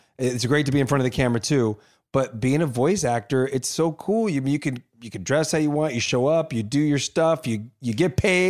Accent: La Puente, California, United States; Although we laugh because I grew up in La Puente and I think I'm like

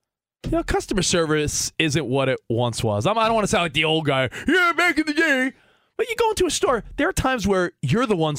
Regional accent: New York, United States; now in Los Angeles, United States; I'm a New Yorker originally. New York, Philly, Boston.

